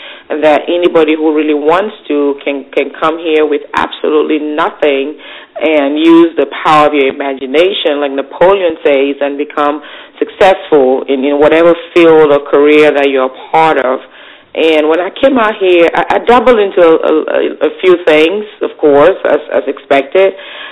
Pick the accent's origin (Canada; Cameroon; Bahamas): Cameroon; I'm originally from Africa, and I grew up in the wonderful country called Cameroon